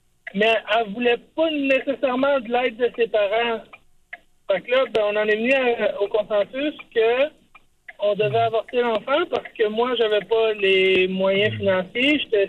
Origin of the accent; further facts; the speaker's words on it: Quebec City, Quebec, Canada; now in Gatineau, Canada; Moi je viens de Québec, elle vient d'ici.